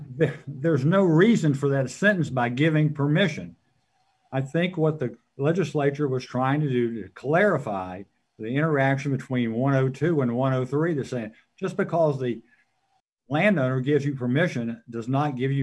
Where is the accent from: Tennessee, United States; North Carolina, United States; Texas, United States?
Tennessee, United States; Knoxville; Good morning. … from Knoxville, Tennessee.